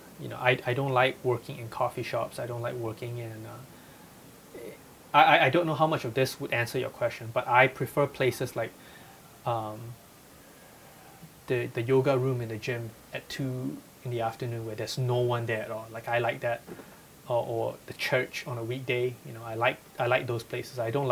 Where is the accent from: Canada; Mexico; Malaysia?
Malaysia; now in United States; it's essentially a collection of short stories from growing up in Malaysia.